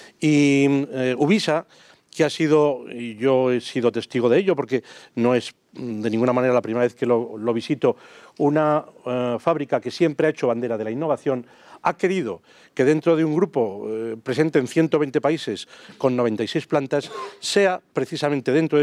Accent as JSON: {"language": "Spanish", "town": "Burgos", "region": "Castile and León", "country": "Spain", "said": "especialmente quienes somos de Burgos y tenemos ya una cierta edad"}